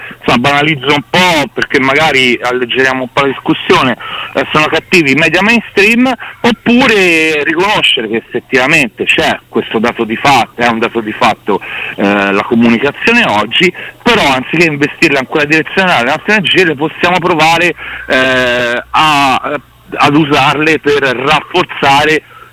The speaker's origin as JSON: {"language": "Italian", "region": "Tuscany", "country": "Italy", "said": "Si sente che sono toscano."}